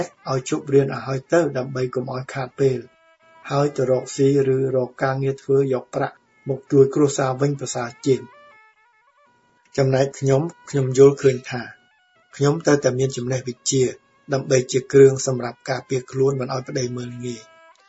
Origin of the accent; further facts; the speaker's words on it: Siem Reap, Cambodia; ស្រុកកំណើតរបស់ខ្ញុំស្របតាមក្តីប្រាថ្នារបស់ខ្ញុំកាលពីមុននោះខ្ញុំបានដឹងថាខ្ញុំមានសមត្ថភាពអាចប្រឡងប្រជែងយកលេខរៀងខ្ពស់ដើម្បីបានជ្រើសរើសទីកន្លែងធ្វើការដូចចិត្តឬអត់ទេព្រោះខេត្តសៀមរាបរបស់ខ្ញុំមានបេក្ខជនច្រើន